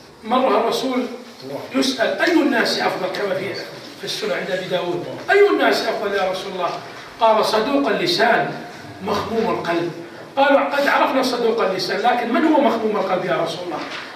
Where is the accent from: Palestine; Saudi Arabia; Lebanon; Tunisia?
Saudi Arabia; الغالب عندنا في السعودية وفي الدول العربية أن يتزوج غالبا عمره كم يا جماعة؟